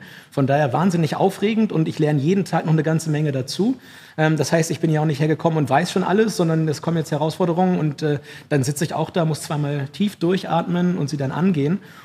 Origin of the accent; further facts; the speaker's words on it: Lower Saxony, Germany; Ich komme aus dem Weserbergland. Ich komme aus dem einzigen Ort in Deutschland, der in jede Himmelsrichtung 1 Stunde bis zur Autobahn hat. Das ist Befahn, beziehungsweise Holzminden ist die Kreisstadt dazu.